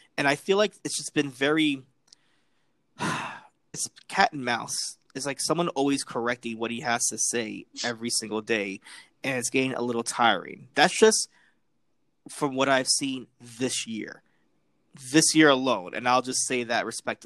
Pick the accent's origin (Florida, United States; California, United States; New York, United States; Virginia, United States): New York, United States; And I say this because I'm a New Yorker.